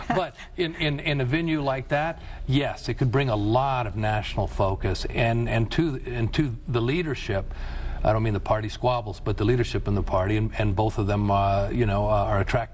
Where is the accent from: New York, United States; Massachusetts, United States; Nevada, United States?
Nevada, United States; Las Vegas; I grew up in Southern Nevada and grew up in Las Vegas